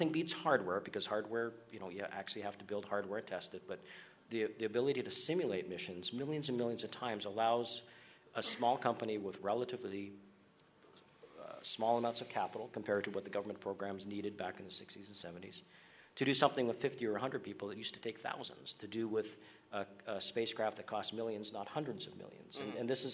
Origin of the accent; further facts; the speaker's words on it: Canada; and being a Canadian that escaped the winters in January with my family every winter and came down here to thaw out for a little bit.